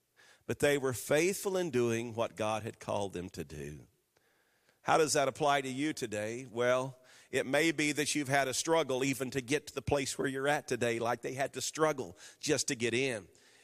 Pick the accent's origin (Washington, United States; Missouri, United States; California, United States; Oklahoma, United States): Oklahoma, United States; Jones; I grew up in Jones, Oklahoma. I know you've heard of that. You know, I know you've heard of Jones.